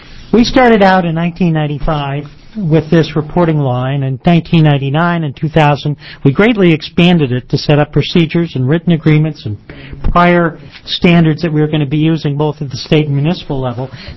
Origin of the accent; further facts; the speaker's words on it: Saint Paul, Minnesota, United States; I'm from St. Paul, Minnesota.